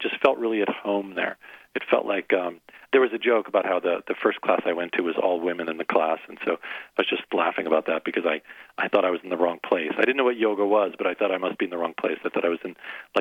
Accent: New Jersey, United States; Yeah, so when I grew up in New Jersey, and I was the number one ranked debater in New Jersey.

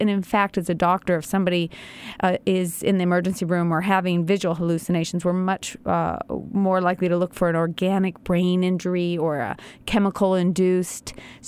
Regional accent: Berkeley, California, United States; When I was growing up in Berkeley, he would show up unexpected in a psychotic state at my high school.

